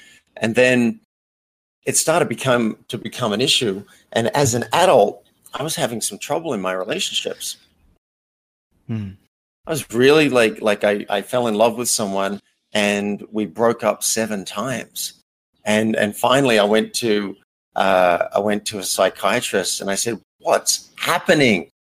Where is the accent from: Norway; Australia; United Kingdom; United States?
Australia; I grew up in Australia in a fairly small country-ish town.